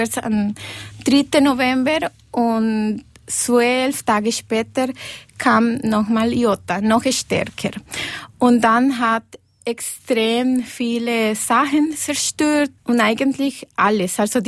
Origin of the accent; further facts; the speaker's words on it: Costa Rica; German is a second language; now in Liechtenstein; Ich komme aus Costa Rica und seit 10 Jahren wohne ich hier in Liechtenstein.